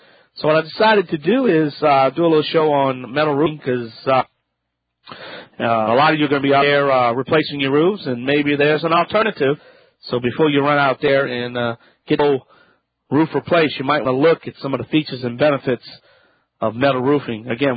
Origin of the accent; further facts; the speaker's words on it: Louisiana, United States; from the Bayou Land. I'm … … America's only self-proclaimed home expert.